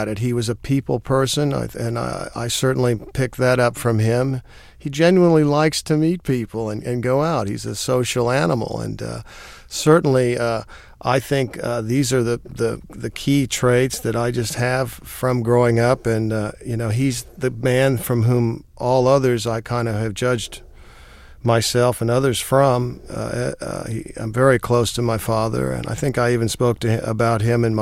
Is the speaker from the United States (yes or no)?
yes; Fort Worth, Texas, United States; I grew up in Fort Worth because there was a branch of the Frank Paxton Lumber Company there that my dad worked for his whole life.